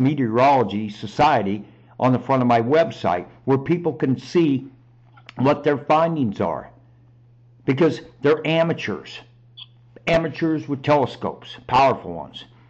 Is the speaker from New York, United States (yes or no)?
no; Kansas City, Missouri, United States; I grew up in Kansas City. Now, I was gone from here for about 18 years, not lived here. Came back because of my parents getting older and all that whole bit, and my mother being ill.